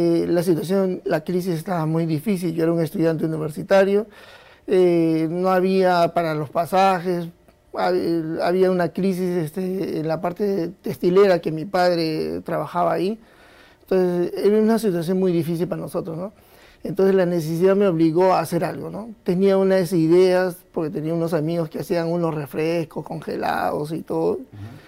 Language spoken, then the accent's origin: Spanish; Peru; tenemos que tomar conciencia que todos somos peruanos